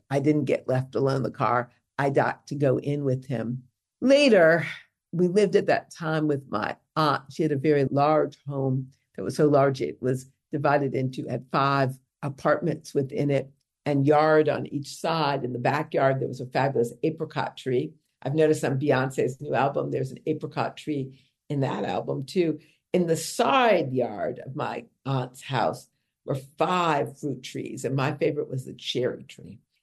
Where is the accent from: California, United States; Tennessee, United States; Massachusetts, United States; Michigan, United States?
Michigan, United States; Detroit; born there; also born or lived in Washington, D.C.; when I was born in Detroit in 59, Detroit was a majority white big city.